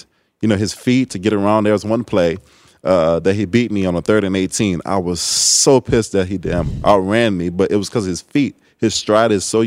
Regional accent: Louisiana, United States; You know, I come from Louisiana where it's different, right?

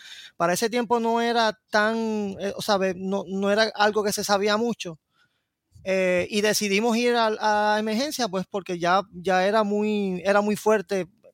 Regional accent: San Sebastián, Puerto Rico; Sí, pues yo soy original de San Sebastián siempre.

